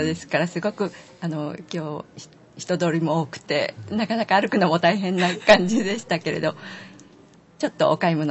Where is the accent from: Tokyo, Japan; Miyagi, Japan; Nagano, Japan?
Nagano, Japan; 私が住んでいるところは長野県の中でも南部の南信と言われている地方の田舎から来ましたけど、